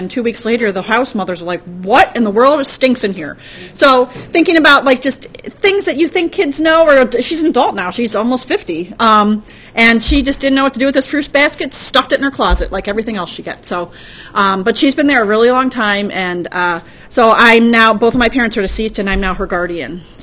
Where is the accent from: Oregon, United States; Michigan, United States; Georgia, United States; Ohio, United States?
Ohio, United States; Shaker Heights; I grew up in a house where my brother was identified as having a learning disability. We grew up in Shaker.